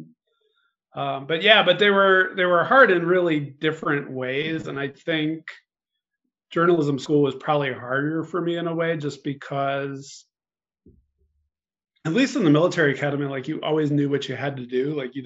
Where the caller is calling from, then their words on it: Chicago, Illinois, United States; Yeah, we're pretty northern edges of Chicago, but still in the city.